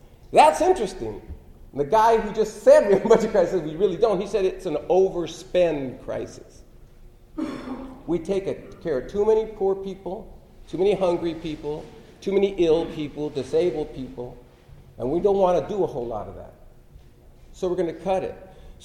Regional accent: City Terrace, California, United States; born there; it's kind of like I was born in City Terrace.

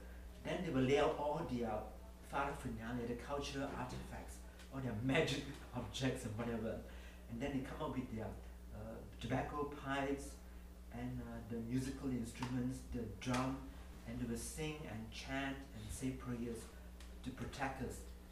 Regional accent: Toronto, Ontario, Canada; So I'm from Toronto

